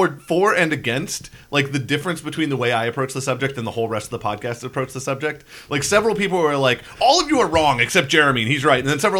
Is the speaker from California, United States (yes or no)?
yes; California, United States; I'm from California.